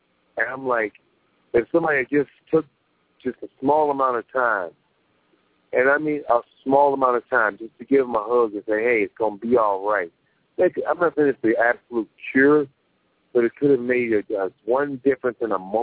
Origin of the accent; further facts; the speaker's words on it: Chicago, Illinois, United States; I mean, I'm from West Side Chicago, and I've traveled the world